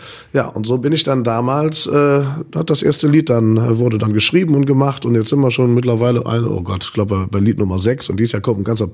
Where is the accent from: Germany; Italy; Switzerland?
Germany; North Rhine-Westphalia; ich komme ja gar nicht aus Köln, wäre schon gut 20 Jahre her, aber ich komme ja ursprünglich eigentlich bei Ründer oder so einem kleinen Dörfchen aus dem Bergischen rum.